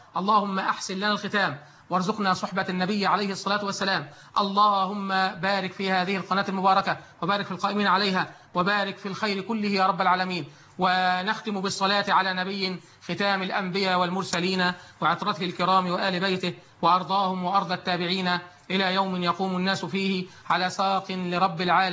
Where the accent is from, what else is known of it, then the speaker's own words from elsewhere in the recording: Egypt; بلدنا مصر